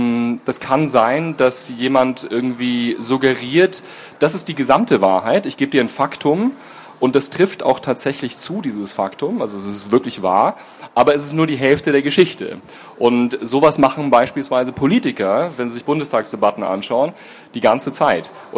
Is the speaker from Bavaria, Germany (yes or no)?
yes; Munich, Bavaria, Germany; ich komme aus München, bin dort tätig als wissenschaftlicher Mitarbeiter am Lehrstuhl Niederrümelin.